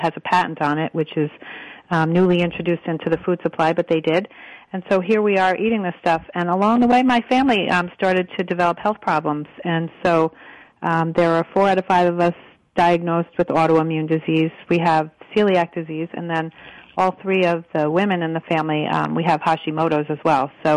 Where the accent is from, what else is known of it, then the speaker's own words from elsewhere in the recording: Connecticut, United States; I started working on labeling in Connecticut, in my home state.